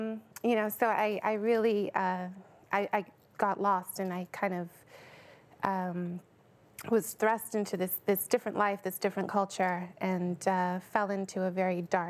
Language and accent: English; Trinidad & Tobago; also born or lived in Canada; Well, I met my husband when I was living in Canada. So, but I was born and raised in Trinidad